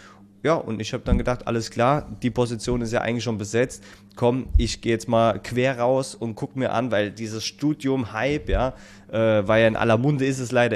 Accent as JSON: {"language": "German", "region": "Rhineland-Palatinate", "country": "Germany", "said": "Freut mich, dass ich als Pfälzer hierher kommen darf in den hohen Norden. … Ich bin dynamische 34 Jahre jung."}